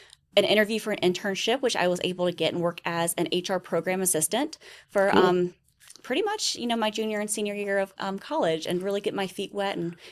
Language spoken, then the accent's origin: English; Lexington, South Carolina, United States; also born or lived in Columbia; Yeah, I'm a local. I was born in Columbia, raised in Lexington, went to Columbia College for school, and never really left the area. I love Columbia and it's home for me.